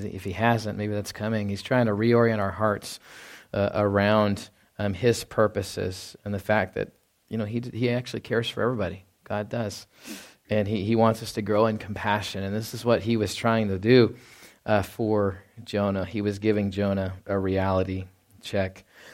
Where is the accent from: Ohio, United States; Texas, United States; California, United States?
Texas, United States; Dallas; and I grew up in Dallas-Fort Worth, as you know, and We didn't have a lot of scorching east winds.